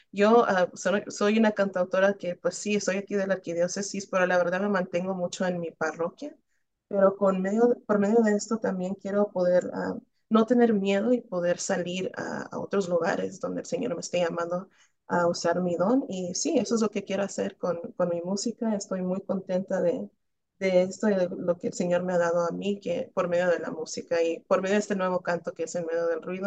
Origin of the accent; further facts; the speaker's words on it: Nicaragua; yo como nicaragüense somos muy devotos a ella, a la Purísima.